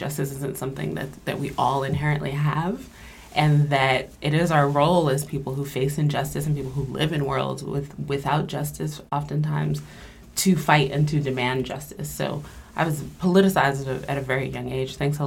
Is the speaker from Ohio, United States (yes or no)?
no; Brooklyn, New York, United States; But I grew up in Brooklyn, and my family is Haitian immigrant family, and I grew up with a single mom.